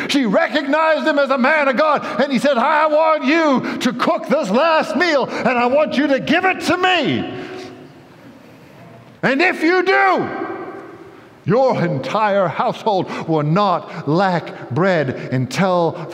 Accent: South Africa; also born or lived in United States; When I grew up in South Africa, we would bake our own.

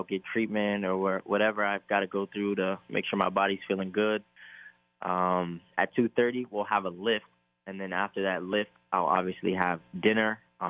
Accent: Indiana, United States; I'm only going to say the Colts here because, you know, I'm from Indiana, so Indianapolis was always big for me and where I come from, but I was really an NBA guy growing up.

